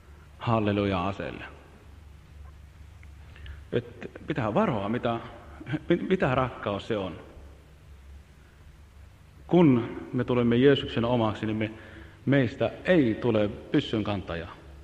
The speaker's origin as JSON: {"language": "Finnish", "country": "Israel", "second_language": "Finnish", "said": "No minä olen Israelista."}